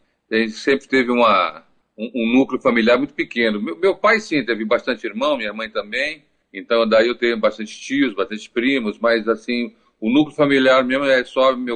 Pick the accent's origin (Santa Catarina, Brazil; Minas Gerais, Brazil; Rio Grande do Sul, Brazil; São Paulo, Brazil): São Paulo, Brazil; Santos; Nasci na Vila Belmiro, fui criado num bairro ao lado, né, no Campo Grande, né?